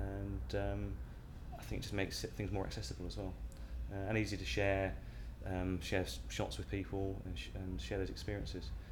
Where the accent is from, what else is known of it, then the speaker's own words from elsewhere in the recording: Surbiton, London, United Kingdom; I'm 40 years old and I come from Surbiton.